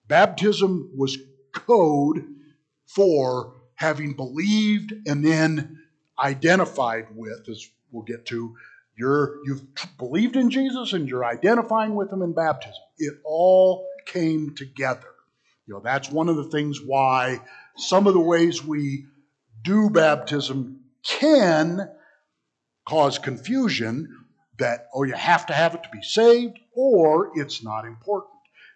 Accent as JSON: {"language": "English", "country": "United States", "said": "well, I'm an American. Of course, I'm a nice person who lives in America."}